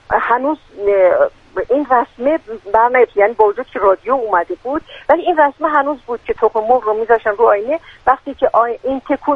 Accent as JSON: {"language": "Persian", "town": "Shiraz", "region": "Fars", "country": "Iran", "tie": "born or raised there", "also_born_or_lived": "Abadan", "said": "اصالتاً شیرازیم."}